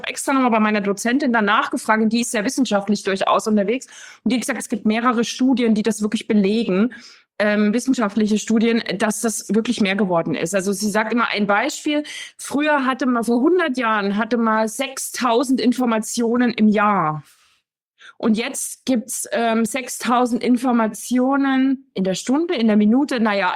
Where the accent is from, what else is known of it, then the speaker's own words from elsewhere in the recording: East Germany, Germany; ich bin in DDR aufgewachsen, mit 12 war die Wende, also 89.